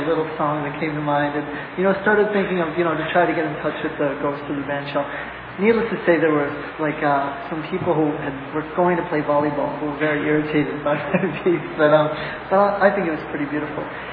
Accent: New York City, New York, United States; I grew up in the Lower East Side, and, like, you know, in my whole life, every Saturday in the summer, you know, from like May until September, there were concerts in the park

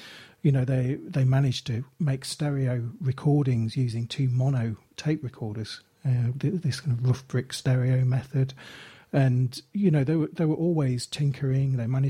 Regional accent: Derby, East Midlands, United Kingdom; I'm actually from Derby, so I have a particular fondness for those.

